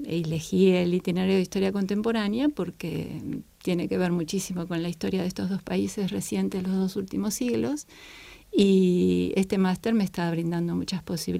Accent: Argentina; now in Palma de Mallorca, Spain; Vivo en Palma de Mallorca, bueno, pero en realidad soy extranjera y nacional también porque soy argentina y española. Ya estoy viviendo aquí desde hace 8 años

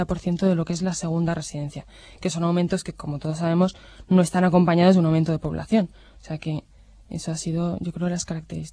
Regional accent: Spain; qué rentables somos los españoles

